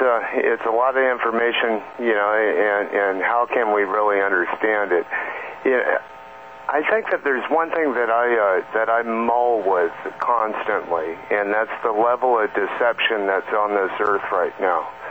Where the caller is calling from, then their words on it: Hot Springs, Arkansas, United States; Hi, Kevin. … outside of Hot Springs, Arkansas again.